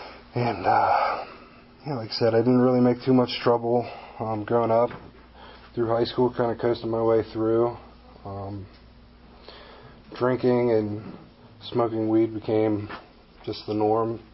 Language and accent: English; Indiana, Pennsylvania, United States; As I said, I grew up here in Indiana, Pennsylvania. Everybody pretty much knows everybody.